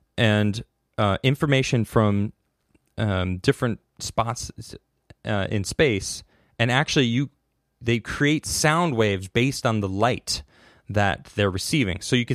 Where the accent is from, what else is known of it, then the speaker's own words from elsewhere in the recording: Chicago, Illinois, United States; Well, I'm from Chicago, so I love a good classic Chicago dog with everything on it.